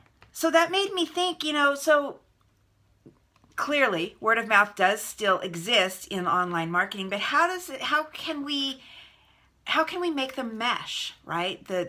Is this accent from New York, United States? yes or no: no; Fresno, California, United States; By the way, Drip originated right here in my hometown of Fresno, so it's pretty cool.